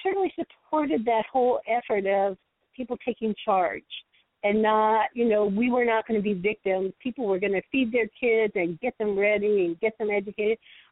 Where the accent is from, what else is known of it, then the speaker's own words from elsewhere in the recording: Washington, District of Columbia, United States; born there; I was born in Washington, D.C. in 1947